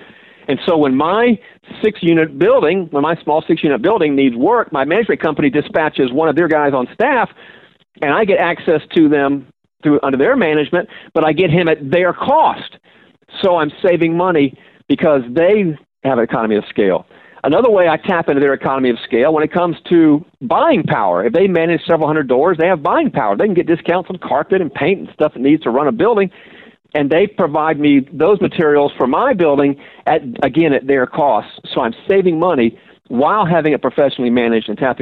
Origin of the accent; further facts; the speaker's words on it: Houston, Texas, United States; even, you know, here in my hometown of Houston, great cash flowing properties.